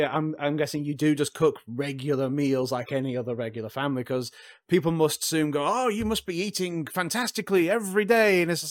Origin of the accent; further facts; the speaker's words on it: United Kingdom; now in Finland; I'm British, but I currently live in Finland